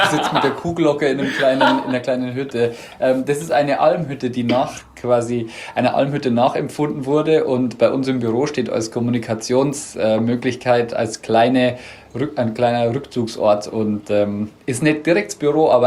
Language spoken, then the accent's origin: German; Bavaria, Germany; accent: Lower Bavarian; Also tatsächlich komme ich sogar aus Niederbayern, nicht nur aus Bayern. Aus Niederbayern hört man vielleicht auch an meinem Dialekt und meinem nicht so ganz perfekten Hochdeutsch. Und bin 38 Jahre alt